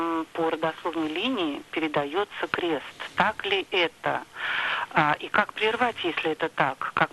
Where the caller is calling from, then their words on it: Saint Petersburg, Russia; я из Санкт-Петербурга.